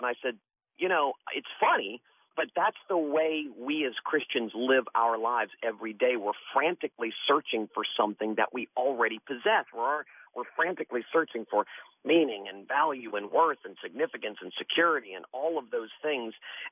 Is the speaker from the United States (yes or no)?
yes; Florida, United States; I dropped out of high school at 16 and got kicked out of my house at 16, and growing up in South Florida, drank deeply from the wells of this world